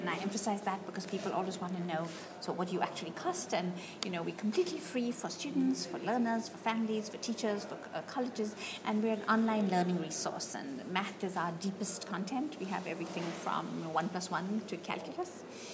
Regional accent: India; now in United States; right now I've lived in the US for many years now, and I grew up in India

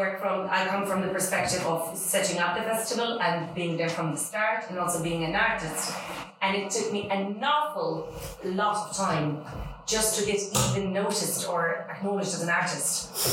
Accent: Limerick, Munster, Ireland; We're from Limerick, and it's hard work

